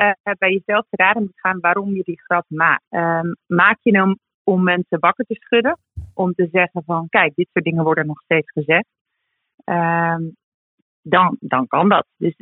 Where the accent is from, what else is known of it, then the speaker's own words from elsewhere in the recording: Amsterdam, North Holland, Netherlands; Als ik als vrouw een grap maak, of als Amsterdammer, of als 30-jarige hipster